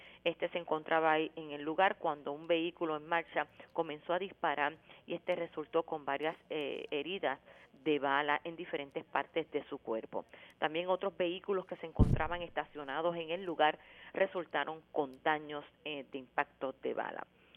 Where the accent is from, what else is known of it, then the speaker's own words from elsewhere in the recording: Hatillo, Puerto Rico; ni donde yo soy de mi pueblo de Atillo, ¿verdad?